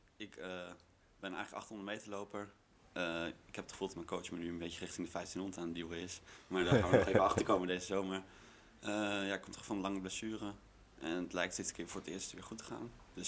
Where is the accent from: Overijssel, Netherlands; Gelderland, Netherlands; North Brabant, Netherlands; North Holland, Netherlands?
Gelderland, Netherlands; Epe; Nee, ik kom uit Epe. Dat is een mooi plaatsje op de Veluwe.